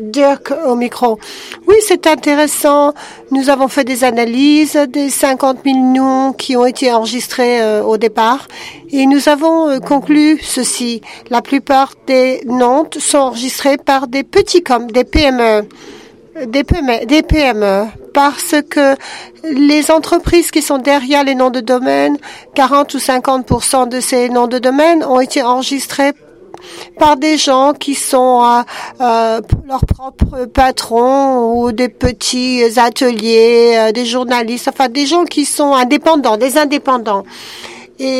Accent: Belgium; je viens de Belgique, je suis belge pour un magazine en IT en Belgique.

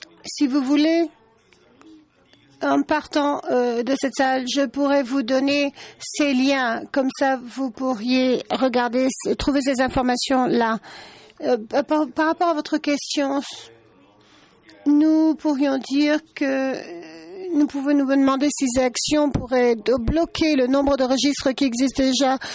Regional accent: Chile; Je suis du Chili.

